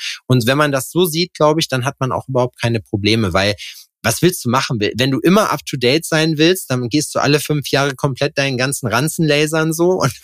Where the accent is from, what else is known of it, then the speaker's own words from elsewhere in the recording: West Germany, Germany; now in Jena, Germany; ich bin jetzt seit 2013 bin ich hier in Jena. Ich bin ja eigentlich Westdeutscher